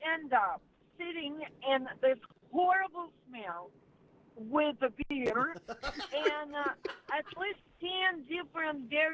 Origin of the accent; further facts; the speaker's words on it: Russia; now in Wisconsin, United States; Well, you know, I'm from Russia, but I'm here as of 1995, so I consider myself a Wisconsinite already.